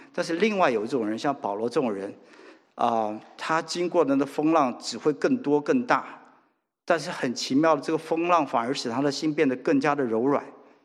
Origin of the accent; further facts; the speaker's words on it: China; 我觉得我们中国人吧，就是顺利的时候就是做好事嘛